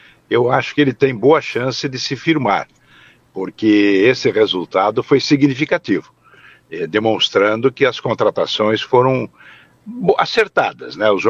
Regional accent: Paraná, Brazil; Eu acho que eu sou paranaense, claro

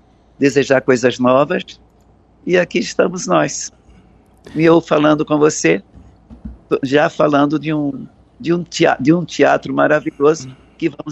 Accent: Northeast Region, Brazil; accent: nordestino; now in Rio de Janeiro, Brazil; E vim para o centro do país, e chegamos nós aqui no Rio, eu com meu sotaque nordestino, padeci um pouco

